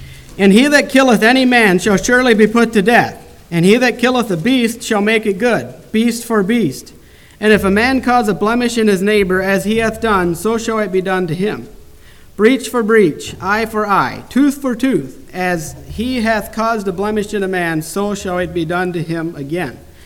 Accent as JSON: {"language": "English", "town": "Sheldon", "region": "Wisconsin", "country": "United States", "said": "I am from Sheldon, Wisconsin, which is where Wendell is from."}